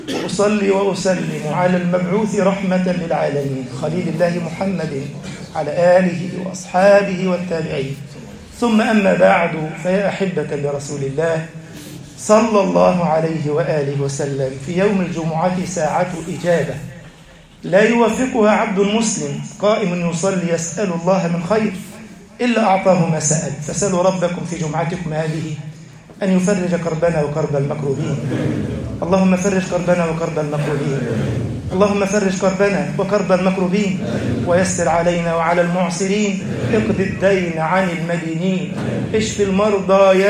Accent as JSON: {"language": "Arabic", "country": "Egypt"}